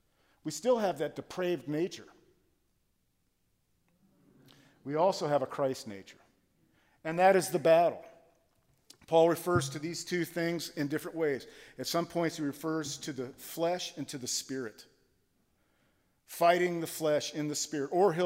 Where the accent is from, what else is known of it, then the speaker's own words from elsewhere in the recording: Miami, Florida, United States; when I was a little kid growing up in Miami, we had these blinds.